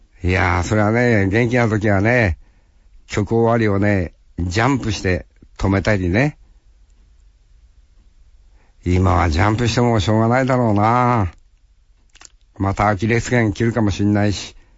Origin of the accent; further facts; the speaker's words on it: Hokkaido, Japan; 本当に北海道で生まれ育ってな。修学旅行で初めて北海道の外へ出て。